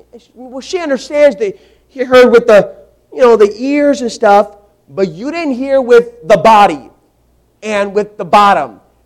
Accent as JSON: {"language": "English", "region": "Arizona", "country": "United States", "said": "I'm from Arizona. I love Arizona. Can I tell you several reasons why I loved Arizona? I live there now."}